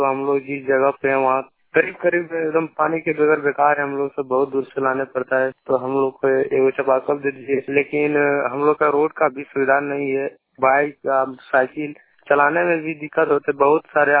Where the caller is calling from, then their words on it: Kushwar, Jharkhand, India; मैं गिरिडीह जिला से बोल रहा हूँ, देवरी प्रखंड से। मेरा गांव का नाम है कुशवर।